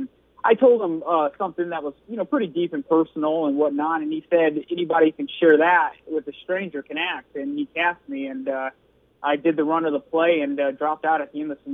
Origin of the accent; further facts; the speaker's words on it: Goshen, Indiana, United States; born there; also born or lived in Chicago; now in Los Angeles, United States; Yeah, I was born in Goshen, Indiana, you know, right around South Bend there.